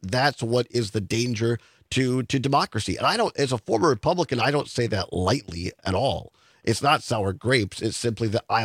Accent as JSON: {"language": "English", "town": "Richland Center", "region": "Wisconsin", "country": "United States", "tie": "born or raised there", "said": "my hometown, Richland Center, where we'll be this afternoon for our regular show from 1 to 3"}